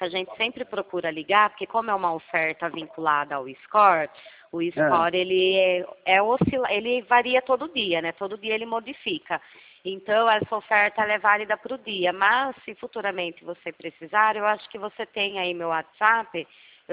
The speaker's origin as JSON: {"language": "Portuguese", "town": "Itu", "region": "São Paulo", "country": "Brazil", "said": "eu sou de Itu."}